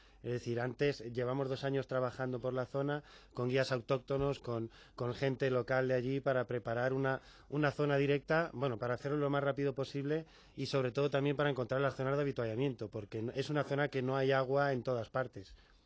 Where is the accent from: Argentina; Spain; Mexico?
Spain; Granollers, Catalonia; Yo soy de Granollers, en Barcelona.